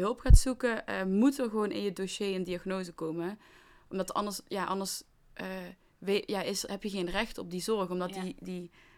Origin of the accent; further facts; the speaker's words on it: Limburg, Netherlands; Ik ben een Limburger, ik ken deze woorden niet.